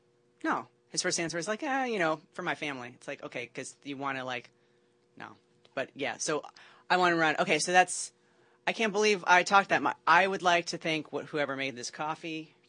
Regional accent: Louisiana, United States; Yeah, no, Cajun, way better than French.

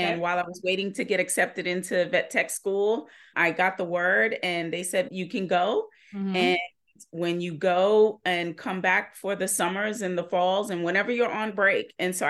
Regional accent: New York City, New York, United States; now in Marietta, United States; No, I'm a Bronx native from New York, and I didn't move to Georgia until 1997.

